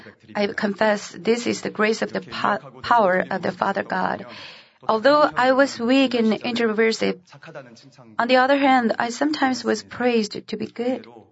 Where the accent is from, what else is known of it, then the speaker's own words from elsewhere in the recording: Seoul, South Korea; born there; English is a second language; I was born in Seoul on December 5th, 1980. I'm the smallest one among three daughters and one son in my family.